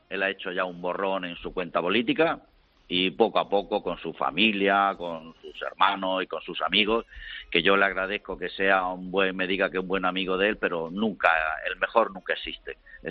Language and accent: Spanish; Murcia, Region of Murcia, Spain; usted vive en Madrid y yo soy de Murcia